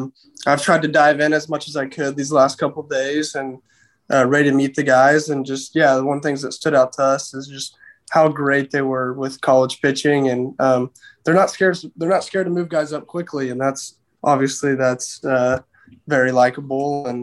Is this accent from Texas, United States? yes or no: yes; Houston, Texas, United States; he's from Houston and I'm from the Houston area.